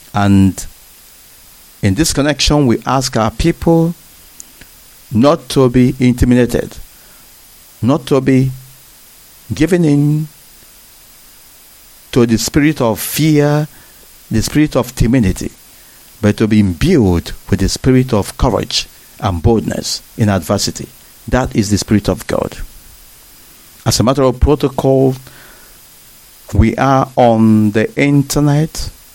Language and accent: English; Abatete, Anambra, Nigeria; I am the deputy leader of Indigenous People of Biafra, and I am from Abatete. Abatete is in Idemili, Biafra land.